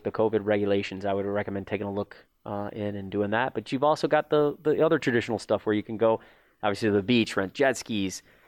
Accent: Michigan, United States; I grew up in Michigan, went to Ferris State up there

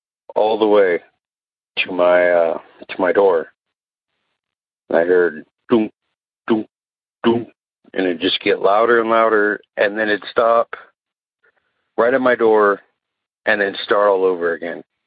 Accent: Willows, California, United States; now in Phoenix, United States; Live out here in Phoenix, but my experience happened in my hometown of Willows, California.

